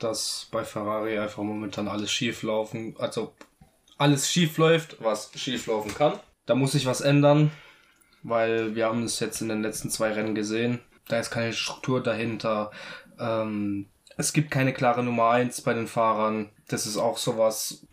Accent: Italy; ich als Italiener darf die Äußerung bringen

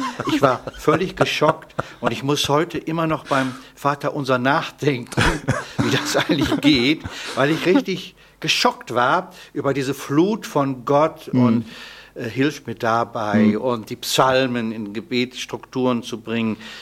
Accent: Paderborn, North Rhine-Westphalia, Germany; weil ich komme ja aus Paderborn

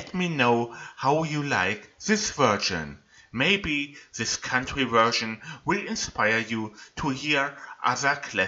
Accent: Germany; Today I would like to introduce you to a band from my home country, Germany

